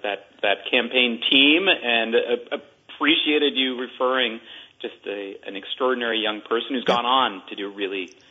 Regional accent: Hartland, Vermont, United States; So I grew up here in Heartland, and went off to college and came back and was elected to the legislature the same year I graduated

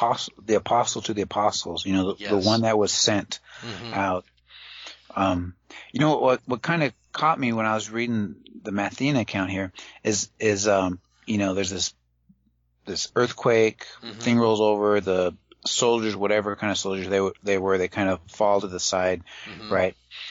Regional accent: California, United States; I grew up in California, so yeah, I can remember waking up and thinking my brother was shaking the bunk bed

